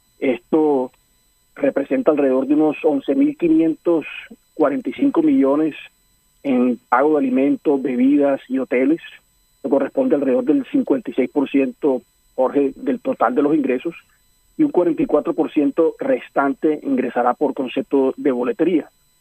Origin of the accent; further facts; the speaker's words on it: Barranquilla, Atlántico, Colombia; pero nosotros como barranquilleros tenemos que transmitir esa energía